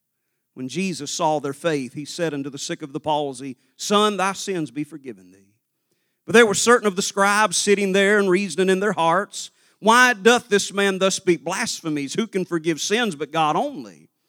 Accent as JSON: {"language": "English", "town": "Little Rock", "region": "Arkansas", "country": "United States", "tie": "born or raised there", "said": "And growing up in Arkansas, our little independent Baptist church there in Little Rock, like most of the independent churches in Arkansas, we use the Sword of the Lord songbook out of Murfreesboro."}